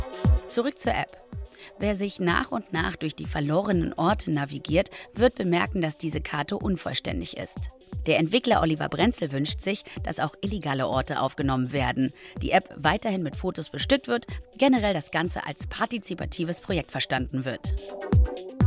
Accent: Berlin, Germany; So viel weiß nicht mal ich als Berlinerin und Clubgängerin über diesen Ort.

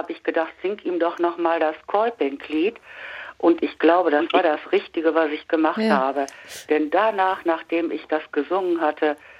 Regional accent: Lippstadt, North Rhine-Westphalia, Germany; Ich komme aus Lippstadt

